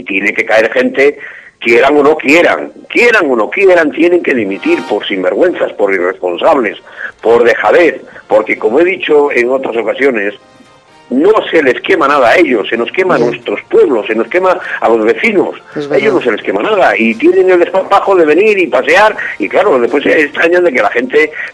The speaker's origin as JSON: {"language": "Spanish", "town": "Villar de Ciervos", "region": "Castile and León", "country": "Spain", "tie": "born or raised there", "said": "así se quemó Villar de Ciervos, se quemó mi pueblo."}